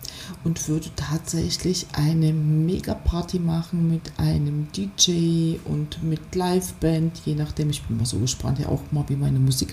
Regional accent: Odesa, Odesa Oblast, Ukraine; Sowjetunion geboren und an einem Ort, wo es tatsächlich ganz, ganz viele Kulturen leben. Ich komme vom Schwarzen Meer aus Odessa und da leben ganz, ganz viele Kulturen. Bulgaren, Juden, Türken, Griechen, Rumänen, Ukrainer, Russen, also alles Mögliche.

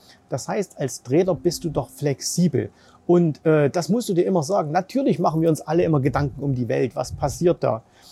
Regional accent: Dubai, United Arab Emirates; Also ich bin nach wie vor hier auf den Malediven, da kriegt man das nicht so mit. Da ist alles sehr, sehr entspannt. Aber natürlich auch in meiner Heimat Dubai ist viel Unsicherheit

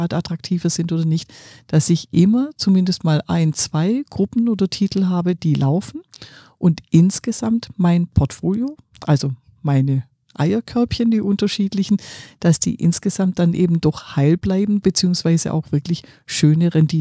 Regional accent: Baden-Württemberg, Germany; ich bin ja Schwäbin

